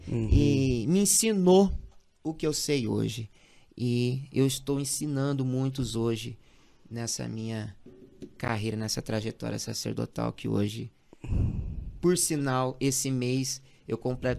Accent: Batatais, São Paulo, Brazil; sou de Batatais, minha família é bem conhecida na cidade. Hoje eu estou com 28 anos, né? E venho nessa religião de Umbanda e Candomblé, que é na qual eu sou babalaô de Umbanda.

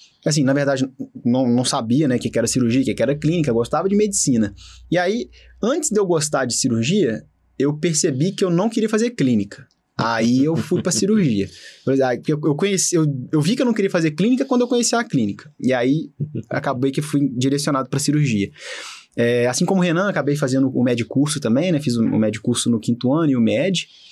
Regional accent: Juiz de Fora, Minas Gerais, Brazil; Eu sou de Juiz de Fora, né, Minas Gerais, fiz a faculdade de medicina lá na Universidade Federal de Juiz de Fora mesmo.

